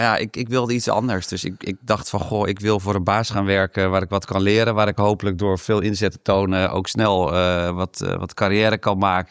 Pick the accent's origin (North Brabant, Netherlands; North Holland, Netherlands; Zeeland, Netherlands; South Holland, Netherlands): South Holland, Netherlands; Boskoop; Ik ben geboren en getogen in het Groene Hart. Niet zo ver hier vandaan in Boskoop. Dus mijn ouders die zaten in de plantjes.